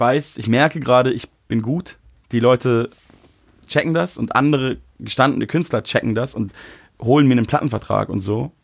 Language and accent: German; Munich, Bavaria, Germany; now in Berlin, Germany; ich bin ja Münchner so und rede Hochdeutsch